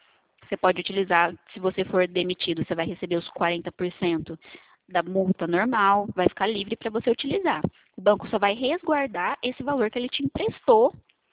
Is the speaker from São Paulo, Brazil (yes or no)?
yes; Araçatuba, São Paulo, Brazil; Não, não sou de Prudente, sou de Araçatuba.